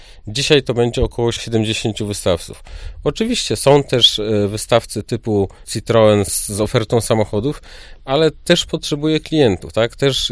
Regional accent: Gdańsk, Pomeranian Voivodeship, Poland; now in Opole, Poland; Tu musiałbym się cofnąć do tego, że ja w ogóle jestem z Gdańska i ja Opole postrzegam nie jako Opolanin, tak?

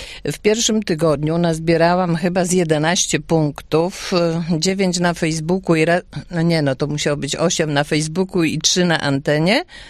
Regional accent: Kluczbork, Opole Voivodeship, Poland; jestem z Kluczborka i brałam udział w konkursie.

